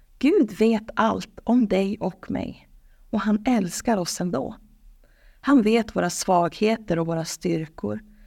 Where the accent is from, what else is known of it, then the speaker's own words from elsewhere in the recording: Norrland, Sweden; Jag är född och uppvuxen här i Sverige. Jag har aldrig behövt fly från krig eller svält. Och här i norra Sverige har vi ju knappt ens några naturkatastrofer.